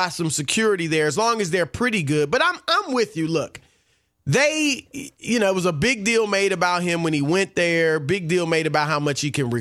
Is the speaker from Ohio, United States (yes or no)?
yes; Ohio, United States; growing up in Ohio, Michigan was a national power.